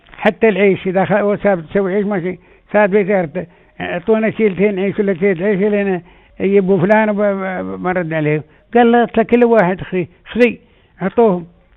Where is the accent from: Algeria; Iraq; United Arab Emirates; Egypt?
United Arab Emirates; احنا خصوصا احنا دولة الامارات